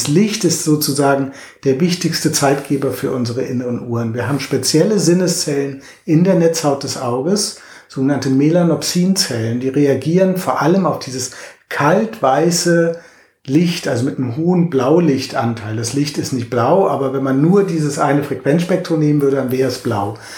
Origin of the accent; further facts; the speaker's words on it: Germany; in meiner Heimat, in Deutschland